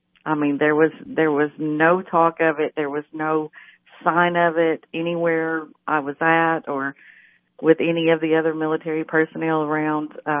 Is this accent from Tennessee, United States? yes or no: yes; Cookeville, Tennessee, United States; Well, I grew up in this little known town of Cookeville, Tennessee. And I graduated high school in 1989.